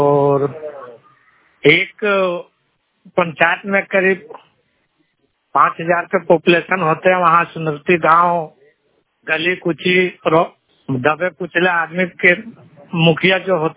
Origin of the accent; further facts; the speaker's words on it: Phara Chanch, India; ग्राम फारा चांच, पंचायत सारूखर के रहने वाले हैं